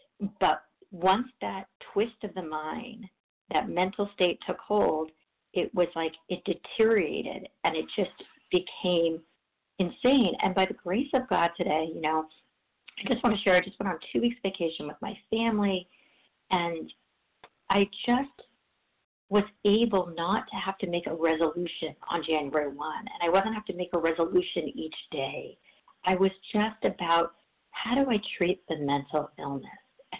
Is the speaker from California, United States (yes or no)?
yes; Los Angeles, California, United States; from Los Angeles, recovering, getting recovered in this program.